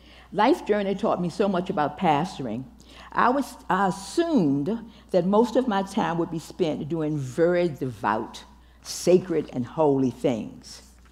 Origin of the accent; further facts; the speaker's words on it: Virginia, United States; He was right, I'm from Virginia and hate driving in the snow.